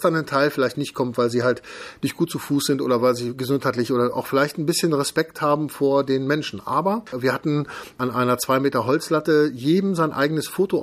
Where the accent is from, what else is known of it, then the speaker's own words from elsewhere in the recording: Braunschweig, Lower Saxony, Germany; in Braunschweig eine Demo anzumelden, weil es meine Heimatstadt ist. Hier lebe ich, hier ist mein Lebensmittelpunkt, hier ist mein Herz.